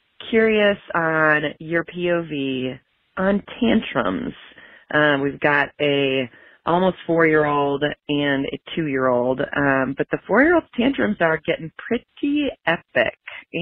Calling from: Minneapolis, Minnesota, United States; I'm calling from Minneapolis.

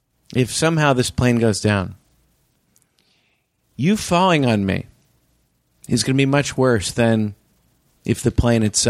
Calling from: Portland, United States; I'm calling you from Portland right now, and I flew to Portland, and it was a Southwest flight.

